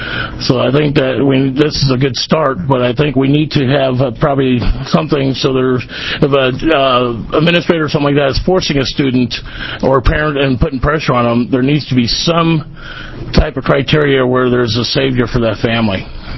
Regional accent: Toledo, Oregon, United States; I'm from Lincoln County, Toledo, Oregon.

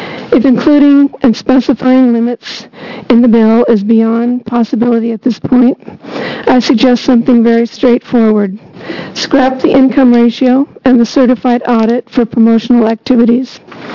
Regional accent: Hillsboro, Oregon, United States; I'm from Hillsboro, Oregon.

